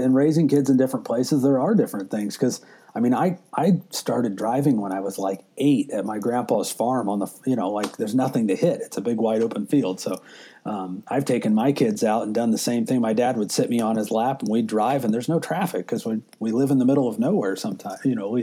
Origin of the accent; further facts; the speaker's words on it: Indiana, United States; I grew up fishing with my dad a lot. We grew up right on the Wabash River here in Indiana.